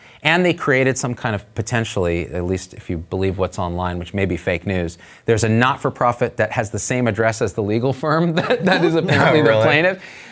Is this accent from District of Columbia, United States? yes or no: no; California, United States; I come from the Bay Area. All my friends are liberals.